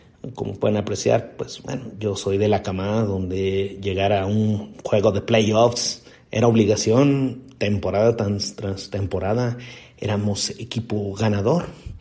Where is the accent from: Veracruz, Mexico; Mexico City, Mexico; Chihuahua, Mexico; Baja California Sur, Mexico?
Mexico City, Mexico; soy de la Ciudad de México